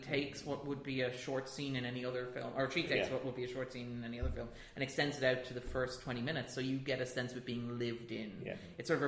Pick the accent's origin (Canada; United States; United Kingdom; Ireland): Ireland; I'm Irish